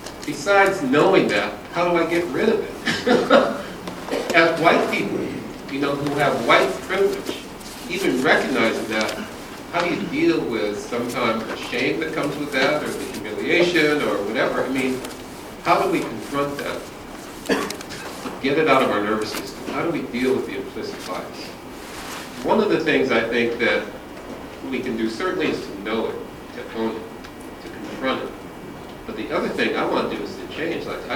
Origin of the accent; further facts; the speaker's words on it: Chicago, Illinois, United States; I'm from Chicago.